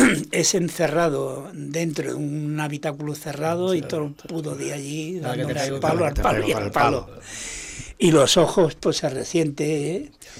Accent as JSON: {"language": "Spanish", "town": "Seville", "region": "Andalusia", "country": "Spain", "said": "Yo soy de Triana, eso es."}